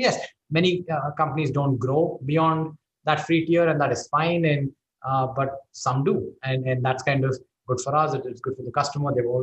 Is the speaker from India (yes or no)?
yes; India; moved away as an adult; now in United States; I grew up in India, and I'm an engineer by training. And you know, I worked for a few years in India as a software engineer